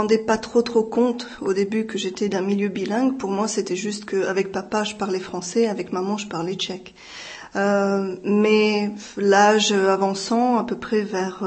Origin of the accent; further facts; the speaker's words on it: Île-de-France, France; also born or lived in Algeria; J'ai grandi en France, oui. J'ai grandi en France, on déménageait beaucoup, mais on était en France la plupart du temps. J'étais quand même 3 ans en Algérie aussi, mais principalement on était en région parisienne.